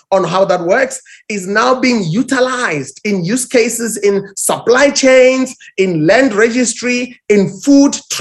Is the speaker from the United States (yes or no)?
no; South Africa; including my home country, South Africa.